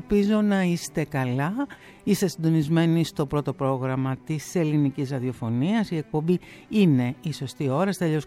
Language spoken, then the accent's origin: Greek; Peloponnese, Greece; έχουν και στην πατρίδα μου, στη Μάνη κάτω, στην οροσειρά του Ταϊγέτου